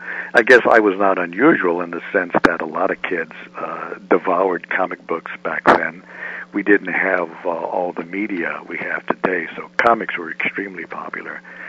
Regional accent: Santa Barbara, California, United States; I grew up in Santa Barbara. I think I'm kind of a coastal person. I love being near the ocean, being near the beach. So I was lucky enough to grow up in Santa Barbara, which was truly a Pacific paradise.

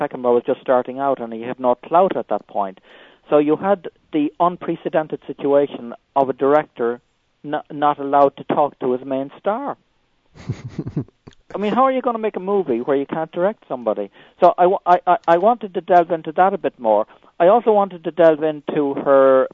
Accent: Ireland; she was such an interesting figure for me as an Irish person, because we didn't have anybody on the world stage before her.

